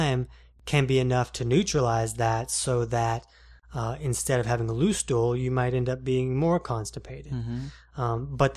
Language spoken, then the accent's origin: English; Jacksonville, Florida, United States; I'm from Jacksonville.